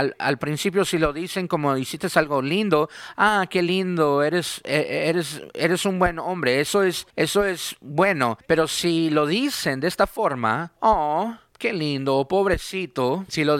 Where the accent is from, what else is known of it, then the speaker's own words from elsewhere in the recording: Rochester, New York, United States; now in North Carolina, United States; Hace unos años, mi esposa y yo nos mudamos a Carolina del Norte. Yo no soy de acá, yo soy de Nueva York. Uno de acá se animó muchísimo. Sí, yo crecí allá en Rochester, New York, en la ciudad.